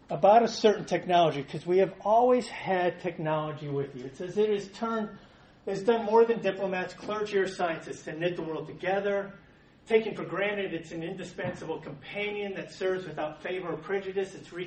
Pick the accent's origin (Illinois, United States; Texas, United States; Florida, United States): Texas, United States; Houston; I grew up in Northwest Houston in 1980-something